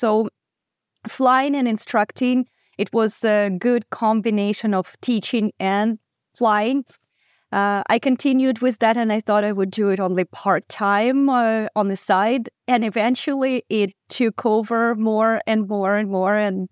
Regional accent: Bakhmut, Donetsk Oblast, Ukraine; now in Canada; I was born and raised in Bakhmut in Ukraine, the city that unfortunately doesn't exist anymore.

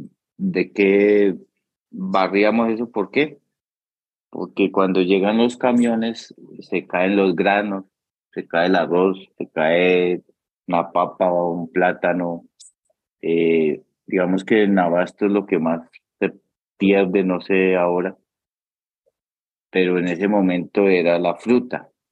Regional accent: Tolima, Colombia; also born or lived in Antioquia; Vengo de una familia muy humilde, donde crecimos en el Tolima, digamos que nosotros vivíamos en apartado Antioquia

